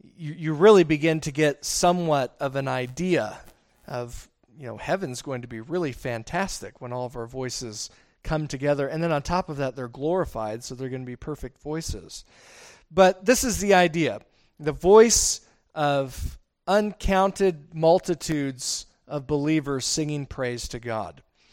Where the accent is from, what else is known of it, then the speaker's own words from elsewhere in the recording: Montana, United States; or just because we're from Montana and you don't hear the ocean